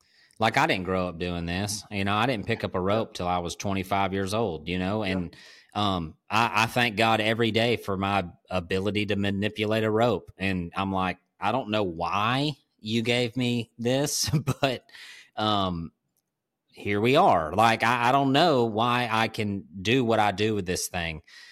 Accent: Alabama, United States; They're looking at you like you don't belong here, especially because I'm from Alabama.

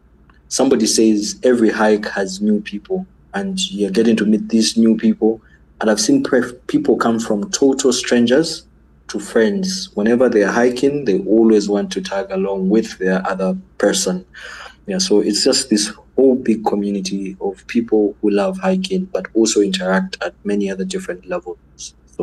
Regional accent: Kitwe, Copperbelt, Zambia; growing up in Kitwe, the only place which looked like a mountain was Black Mountain.

